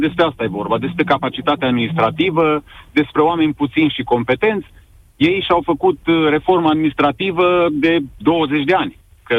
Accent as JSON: {"language": "Romanian", "town": "Sibiu", "region": "Sibiu County", "country": "Romania", "said": "Eu sunt din Sibiu."}